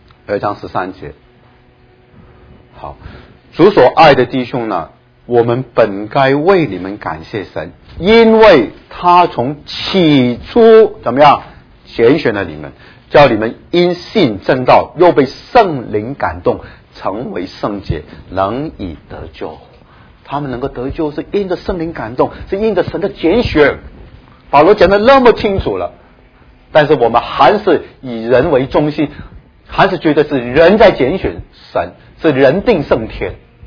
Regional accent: Hong Kong; accent: Cantonese-accented Mandarin; Chinese is a second language; 或许是因为我不是从大陆来的，我是香港来的，他听我这个广东国语就听得不顺

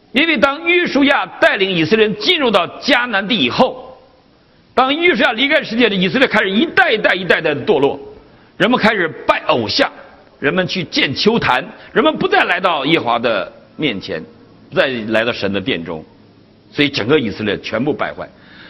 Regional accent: China; 今天我们中国人过年呢，从大年初一到正月十五，那就是吃啊喝呀玩啊

